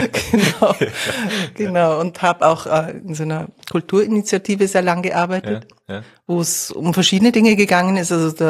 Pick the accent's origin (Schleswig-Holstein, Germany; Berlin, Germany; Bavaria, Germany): Bavaria, Germany; Munich; moved away as an adult; also born or lived in Vienna; aus München, genau. Ja. Ich bin dort in die Schule gegangen, bin dann nach dem Abitur nach Wien. Ich habe auch in Wien Familie.